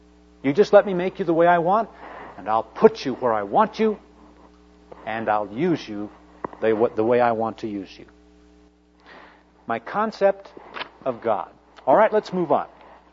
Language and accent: English; Albuquerque, New Mexico, United States; I grew up in Albuquerque, New Mexico. I'm part of the southwestern strain of the Spanish families.